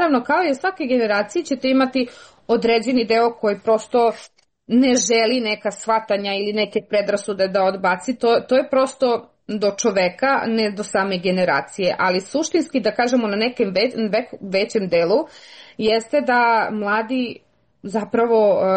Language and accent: Serbian; Bor, Bor District, Serbia; born or raised there; also born or lived in Belgrade